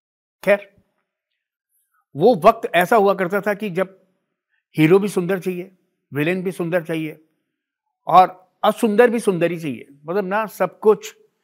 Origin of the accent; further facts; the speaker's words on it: Mathura, Uttar Pradesh, India; मैं उत्तराखंड से हूं, मेरी पैदाइश वहां की है, लेकिन मेरा रहन सहन, मेरा लालन पालन, मेरी एजुकेशन, मेरा theatre, each and everything Mathura, Uttar Pradesh, Krishna की नगरी।